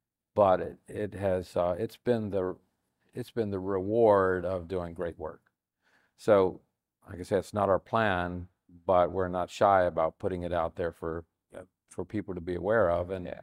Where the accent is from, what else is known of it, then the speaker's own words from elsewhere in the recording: Alaska, United States; also born or lived in Southern US; I'm actually from Alaska, and we actually have a summer home.